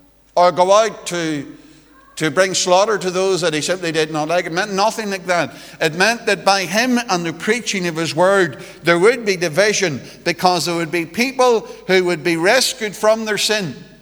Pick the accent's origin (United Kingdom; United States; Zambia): United Kingdom; Annaghmore, Northern Ireland; I come from Annaghmore, and if you know where that is, well, it's not too far from a place called the Birches.